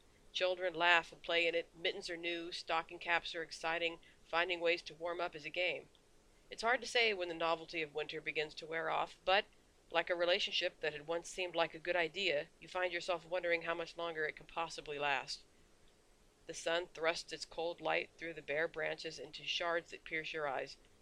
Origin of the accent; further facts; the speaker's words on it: Kansas, United States; moved away; The first excerpt I'd like to share with you is about my home state of Kansas and an incident that happened not long after I'd moved to the New York metro area.